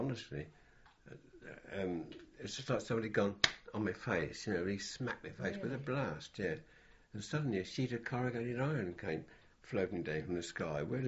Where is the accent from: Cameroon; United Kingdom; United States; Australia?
United Kingdom; because we're British, you know.